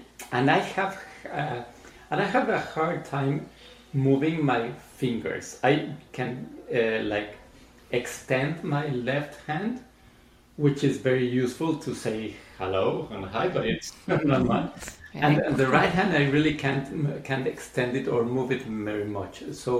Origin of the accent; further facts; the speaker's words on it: Mexico City, Mexico; So we grew up in Mexico City